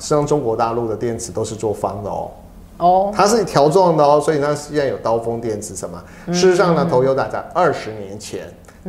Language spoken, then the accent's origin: Chinese; Taiwan; 我们台湾人最厉害的是什么、就是在 IT 方面